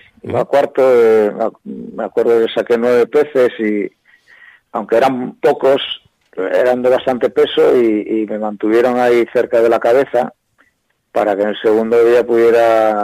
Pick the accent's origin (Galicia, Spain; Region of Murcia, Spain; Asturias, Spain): Asturias, Spain; Gijón; Sí, soy bueno, de Gijón.